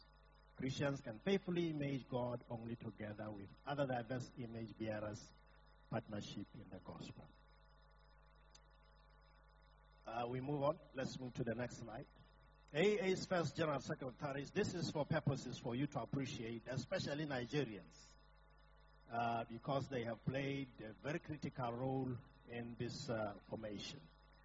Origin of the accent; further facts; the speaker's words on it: Botswana; now in Nairobi, Kenya; I am a citizen of Africa, but I'm from Botswana. Now residing in Nairobi, Kenya, on the assignment.